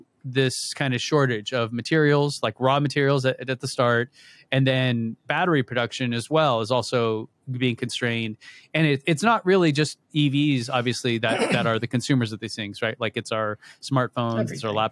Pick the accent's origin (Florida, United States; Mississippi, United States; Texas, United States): Texas, United States; Hey, I was from Southern Texas.